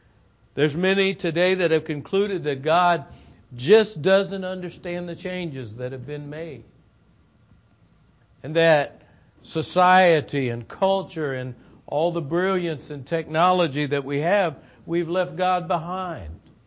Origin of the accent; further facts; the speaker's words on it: Glendale, Arizona, United States; I'm from Glendale, Arizona. I tell people one of our larger suburbs is Phoenix. We're in the Phoenix metropolitan area.